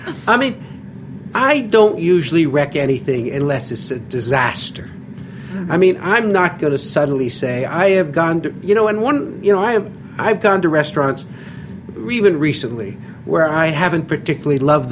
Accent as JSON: {"language": "English", "town": "Philadelphia", "region": "Pennsylvania", "country": "United States", "said": "I'm from Philadelphia where everybody rips everything"}